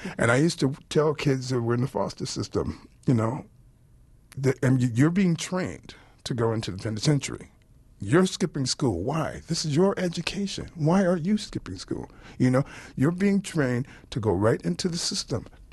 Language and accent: English; Milwaukee, Wisconsin, United States; You know, I grew up in Milwaukee. I love Milwaukee.